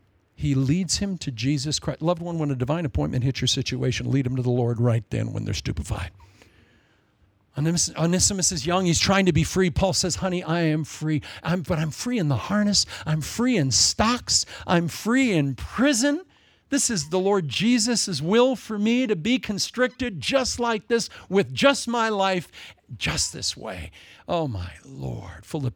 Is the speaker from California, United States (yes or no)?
yes; Agoura Hills, California, United States; And I said, California.